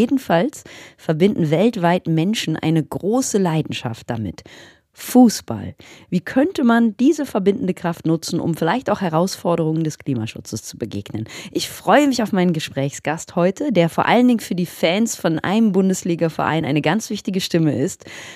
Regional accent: Cologne, North Rhine-Westphalia, Germany; ich bin riesengroßer FC-Fan als Kölnerin.

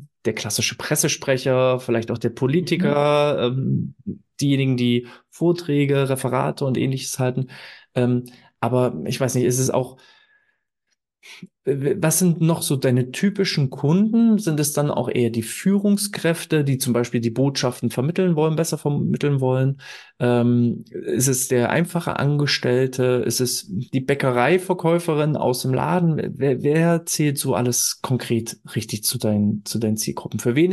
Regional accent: Saxony-Anhalt, Germany; Ursprünglich komme ich aus Sachsen-Anhalt und da falle ich auch manchmal noch in den Dialekt hinein

